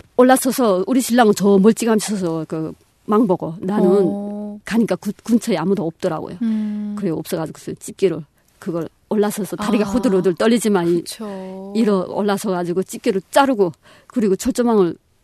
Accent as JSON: {"language": "Korean", "country": "North Korea", "moved": "yes", "said": "정말 그 불쌍한 우리 북한 사람들 무슨 죄가 있어요."}